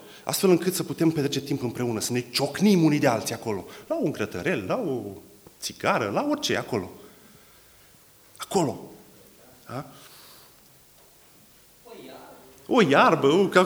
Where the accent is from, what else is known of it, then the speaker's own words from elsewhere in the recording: Romania; Este posibil să existe o bună parte din poporul în care eu trăiesc, eu sunt români, din prietenii mei